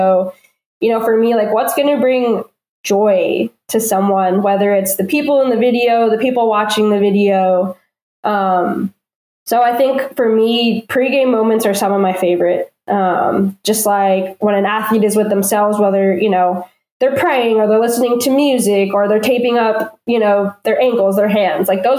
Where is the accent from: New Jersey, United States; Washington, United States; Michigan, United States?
New Jersey, United States; I'm from New Jersey, so I accepted a job with Orlando City and Orlando Pride.